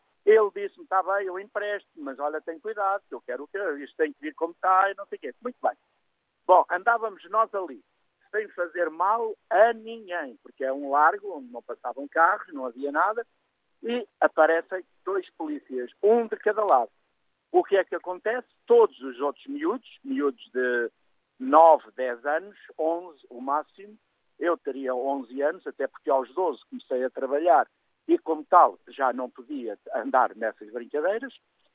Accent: Oeiras, Lisbon, Portugal; Eu neste momento, por acaso, estou em Lisboa, estava em Oeiras, de facto, quando me inscrevi, e sou de Oeiras. Sou um menino com 72 anos

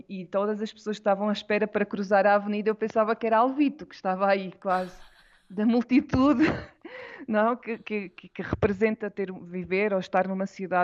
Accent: Portugal; moved away; saí de Portugal.

